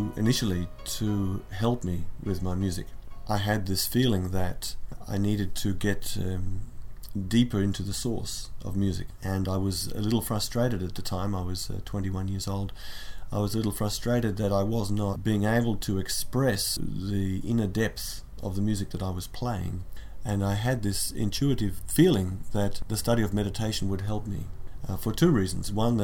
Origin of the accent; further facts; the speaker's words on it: Canberra, Australian Capital Territory, Australia; and I'm from Canberra, Australia.